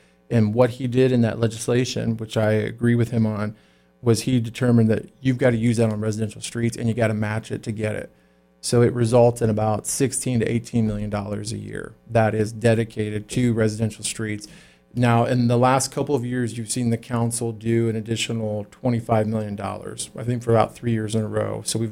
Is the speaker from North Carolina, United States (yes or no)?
yes; Chapel Hill, North Carolina, United States; Well, I grew up over in Chapel Hill. So I knew what it was like not to have a sidewalk, you know, going down girls' school road.